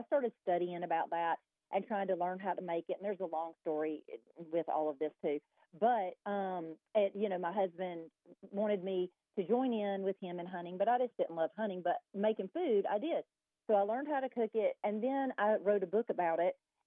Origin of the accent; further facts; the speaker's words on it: Montgomery, Alabama, United States; You know, I'm from Montgomery, Alabama, and we moved to Birmingham for my husband to go to dental school.